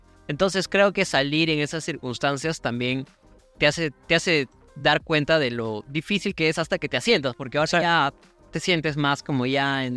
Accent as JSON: {"language": "Spanish", "region": "Cusco", "country": "Peru", "lives_now": "Lima, Peru", "said": "los dos salimos de Cusco, sí"}